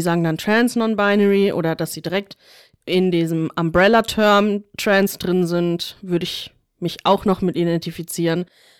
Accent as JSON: {"language": "German", "town": "Duisburg", "region": "North Rhine-Westphalia", "country": "Germany", "tie": "born or raised there", "said": "Duisburg ist ja schon eine Großstadt auch, international communities"}